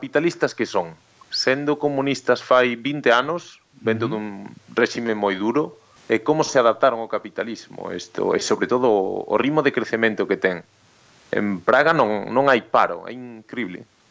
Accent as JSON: {"language": "Galician", "region": "Galicia", "country": "Spain", "lives_now": "Madrid, Spain", "said": "Eu son galego, eu para voltar para Madrid, porque me leva a ir a casa dun sitio ou do outro"}